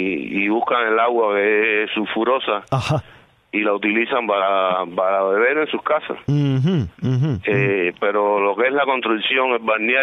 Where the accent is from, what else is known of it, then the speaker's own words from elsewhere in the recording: Matanzas, Cuba; born there; Me mudé en el 80 para acá, pero nací cerca, a 7 kilómetros aquí en la carretera central, en Coliseo.